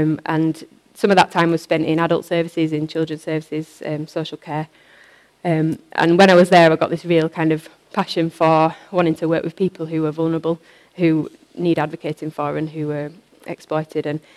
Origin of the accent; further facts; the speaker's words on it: Yorkshire and the Humber, United Kingdom; accent: Yorkshire; moved away as an adult; also born or lived in Preston / Shrewsbury; As you can probably tell, I'm not from Blackpool. My accent is a little bit that way in Yorkshire. And I've lived kind of across the country, really, since I was 18. I moved to Preston. And then after living in Preston, I moved to Shrewsbury